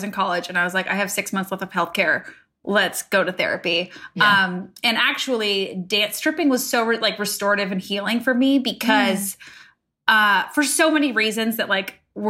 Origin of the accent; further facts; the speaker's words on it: Canada; Like I'm Canadian and like my smile takes up my whole face.